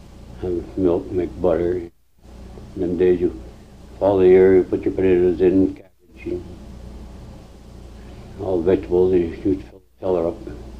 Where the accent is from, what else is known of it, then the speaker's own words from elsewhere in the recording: Malone, New York, United States; born there; I was born on the River Road. I guess it's 19-2.